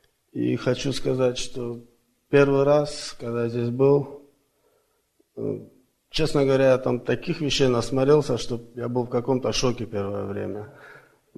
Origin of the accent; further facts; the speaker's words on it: Orlando, Florida, United States; я из Орландо, Флорида.